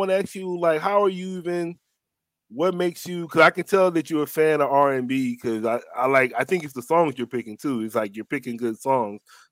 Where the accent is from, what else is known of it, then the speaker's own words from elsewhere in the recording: Oceanside, California, United States; Yeah, I mean, I'm from Oceanside, so I think they're gentrifying all the beach cities.